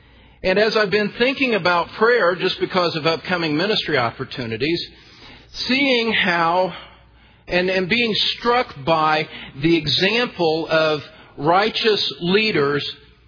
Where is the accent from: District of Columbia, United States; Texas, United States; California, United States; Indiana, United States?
Indiana, United States; I was invited to teach next March at a conference on prayer back in my home state of Indiana.